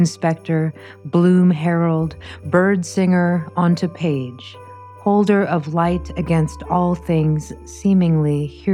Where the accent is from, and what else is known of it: Houston, Texas, United States; born or raised there; also born or lived in Bangkok, Thailand; now in Arkansas, United States